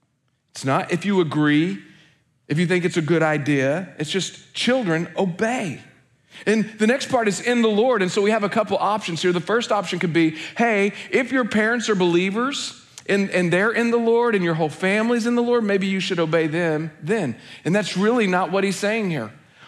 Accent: Oklahoma, United States; I grew up in the South, not like Alabama. Like, I grew up in Oklahoma. We consider ourselves a different South, but people in the Midwest don't

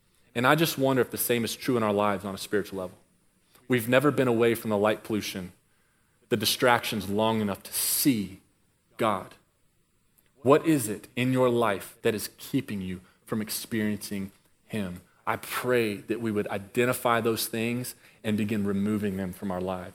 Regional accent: Dallas, Texas, United States; I grew up in Dallas.

